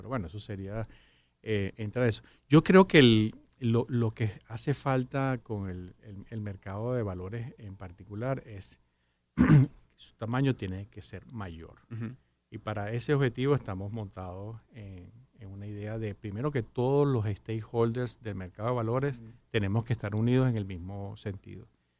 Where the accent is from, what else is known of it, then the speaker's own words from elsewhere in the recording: Venezuela; que recuperemos un poco más el autoestima de como venezolanos.